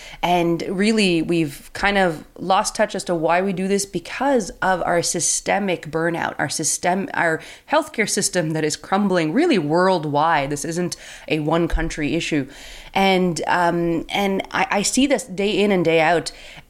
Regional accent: Quebec, Canada; I'm from Canada, and there's this way to get into med school when you're younger.

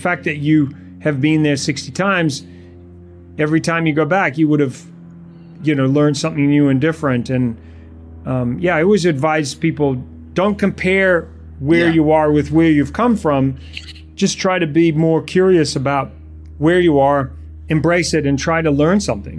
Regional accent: New Zealand; I'm from New Zealand.

